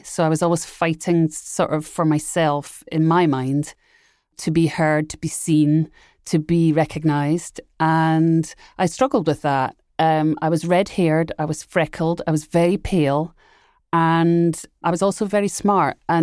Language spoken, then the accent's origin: English; Scotland, United Kingdom; They're American. I'm Scottish. So I've just been an outsider my entire life.